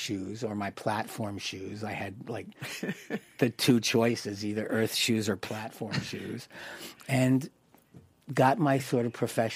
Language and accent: English; Philadelphia, Pennsylvania, United States; you know, I'm from Philly, let's get it going.